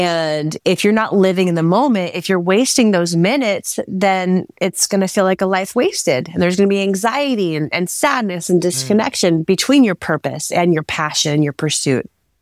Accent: California, United States; I grew up in the Bay Area.

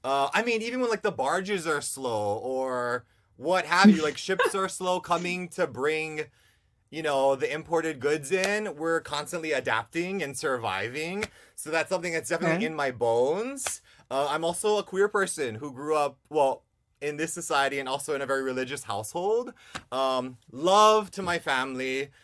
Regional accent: Hawaii, United States; Well, first of all, I'm coming from Hawaii and I'm native Hawaiian.

